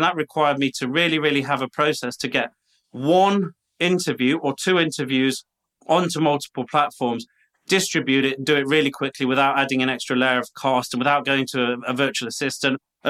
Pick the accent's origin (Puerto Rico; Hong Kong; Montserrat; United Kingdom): United Kingdom; also born or lived in Colombia; now in Florida, United States; I'm speaking to you today from Florida. This is Florida. I'm from the United Kingdom. I spent a decade in Colombia. And when we moved to Florida last year